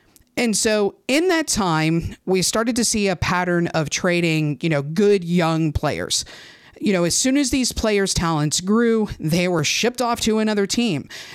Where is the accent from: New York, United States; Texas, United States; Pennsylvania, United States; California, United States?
Pennsylvania, United States; Pittsburgh; you know I grew up in Pittsburgh.